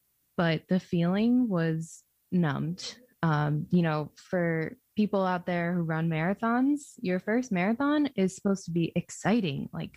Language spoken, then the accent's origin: English; Albany, New York, United States; now in Philadelphia, United States; I was going to drive down with them to Philadelphia from where I grew up in upstate New York around Albany, where the lab Amy and I were in together.